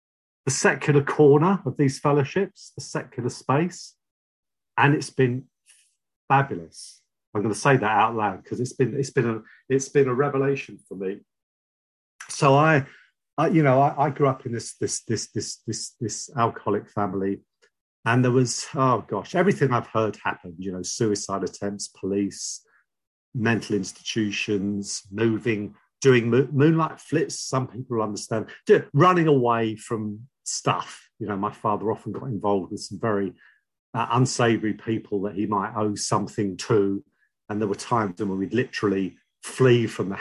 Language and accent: English; Dublin, Leinster, Ireland; born there; I was born in Dublin in Ireland in 1954.